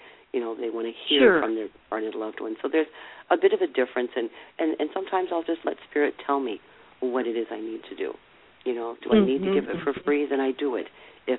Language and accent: English; New York, United States; And of course, that's my, I call it my home state.